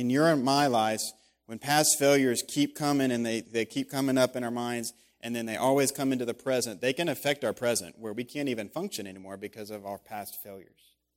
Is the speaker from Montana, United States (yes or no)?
no; Texas, United States; I grew up in South Texas, and I never fished.